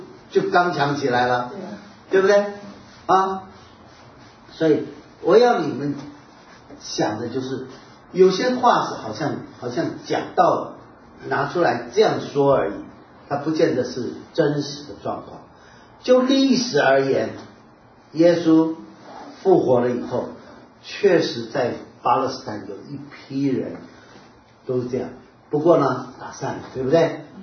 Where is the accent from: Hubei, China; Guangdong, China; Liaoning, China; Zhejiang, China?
Zhejiang, China; Wenzhou; 我告诉你，我温州人，温州人要 reunion 死掉了。